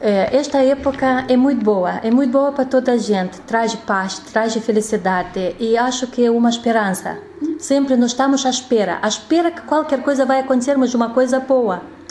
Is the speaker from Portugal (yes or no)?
no; Ukraine; moved away; nós viemos da Ucrânia e ela sabe que tem lá os avós. E sempre eu sempre estou a contar sobre as nossas tradições. Então, na Ucrânia, na minha terra, o Natal está a se festejar dia 7.